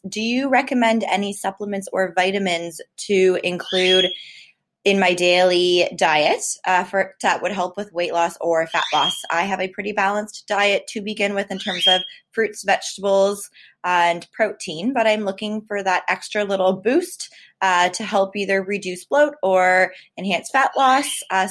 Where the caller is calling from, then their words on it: Toronto, Ontario, Canada; I'm from Toronto, Canada, and I listen to your podcast daily